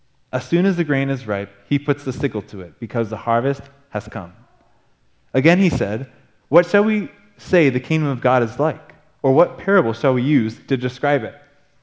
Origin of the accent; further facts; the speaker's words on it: Japan; I was born and raised in Japan